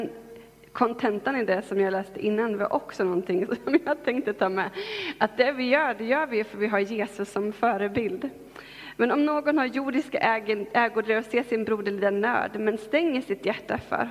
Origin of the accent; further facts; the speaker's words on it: Linköping, Östergötland, Sweden; Jag kommer från Linköping. Jag har växt upp i en kristen familj.